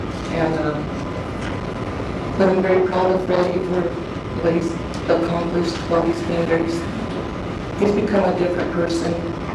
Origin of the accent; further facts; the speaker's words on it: Phoenix, Arizona, United States; I grew up in South Phoenix, too